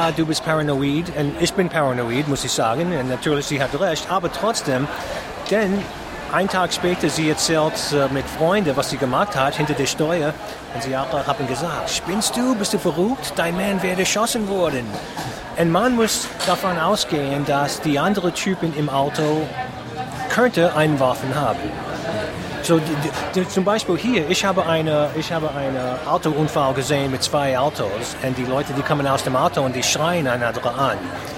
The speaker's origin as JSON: {"language": "German", "country": "United States", "second_language": "German", "lives_now": "Germany", "said": "Ich denke, für mich als Amerikaner, das ist ein Teil des Lebens."}